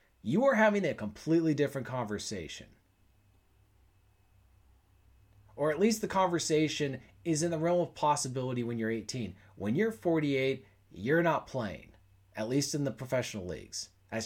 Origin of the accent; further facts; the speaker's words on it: Bellevue, Washington, United States; I didn't think my hometown of Bellevue, Washington would go from being this middle-class town